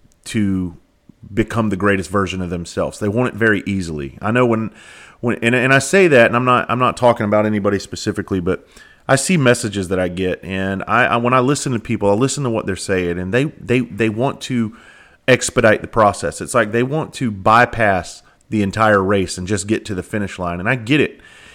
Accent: South Carolina, United States; we have added another date in South Carolina, my home state. And so I'm always grateful to be able to do this back in my home state.

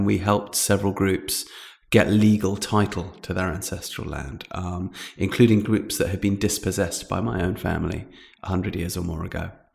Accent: London, United Kingdom; my mum is South African, my dad is from Zimbabwe. And although I was born and raised in London, there was this constant flow through of cousins from Africa.

